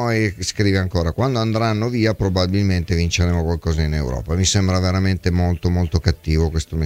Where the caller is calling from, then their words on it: Reggio Emilia, Emilia-Romagna, Italy; da Reggio Emilia.